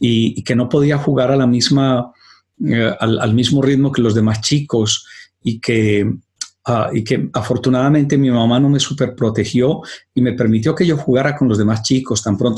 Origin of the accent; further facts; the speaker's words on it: Urrao, Antioquia, Colombia; born there; cuando tenía 5 años, mi familia, vivíamos en un pueblecito que se llama Urrao. Yo nací en Urrao, en Antioquia, en las montañas de Colombia.